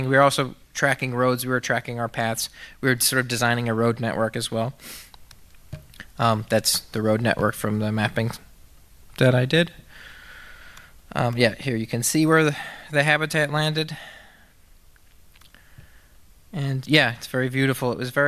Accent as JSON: {"language": "English", "town": "Huntsville", "region": "Alabama", "country": "United States", "said": "So I'm from Huntsville, Alabama, which is a NASA town. My father worked in aerospace."}